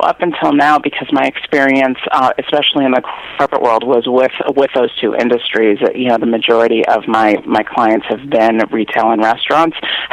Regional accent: Danbury, Connecticut, United States; I was born and raised on the New York border of Connecticut, and it's actually a city now called Danbury.

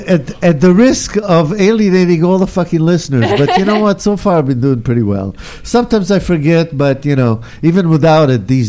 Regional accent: Israel; now in United States; I've been through two growing up in Israel.

